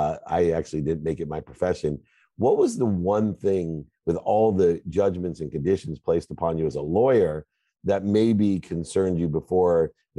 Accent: San Diego, California, United States; I grew up in San Diego.

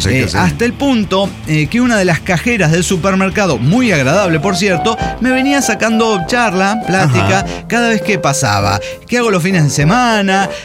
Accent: Argentina; como argentino yo desconocía

